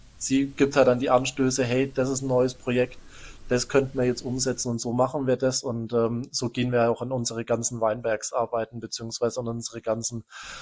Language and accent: German; Schwabach, Bavaria, Germany; wir kommen aus Nürnberg-Schwabach, ja, Mittelfranken, mehr Bierregion, Spalder Hopfen direkt um die Ecke